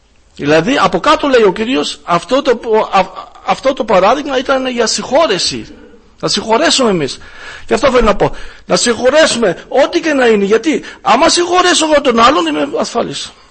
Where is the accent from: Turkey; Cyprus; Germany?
Germany; Greek is a second language; also born or lived in Greece; και είμαι από τη Γερμανία, όποιος δεν με ξέρει. Και είχα ζήσει στην Ελλάδα 13 χρόνια, τώρα είμαι πάλι στη Γερμανία, αρκετά τώρα περίπου 7 χρόνια.